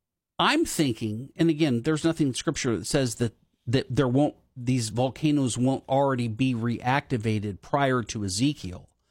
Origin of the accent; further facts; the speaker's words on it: California, United States; Well, unfortunately, when I grew up in California, I was there for two earthquakes, and I slept through both of them.